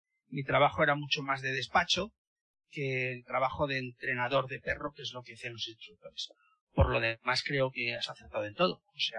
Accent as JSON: {"language": "Spanish", "town": "Madrid", "region": "Community of Madrid", "country": "Spain", "tie": "born there", "also_born_or_lived": "Zamora", "said": "No nací en el campo, nací en Madrid. Lo que pasa es que mi familia era de un pueblecito de Zamora."}